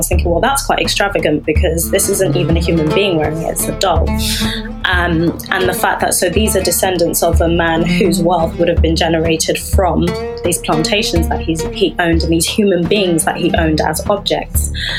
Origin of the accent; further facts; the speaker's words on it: United Kingdom; born there; I look at Britain specifically because I am born in Britain